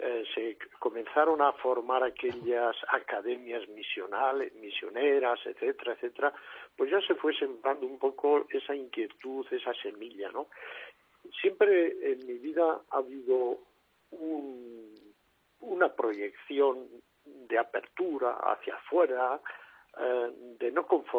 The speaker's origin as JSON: {"language": "Spanish", "region": "Castile and León", "country": "Spain", "said": "aquí en mi tierra del norte de Palencia, donde con otro compañero atendemos 40 pueblos, el centro es Cervera de Pisuerga"}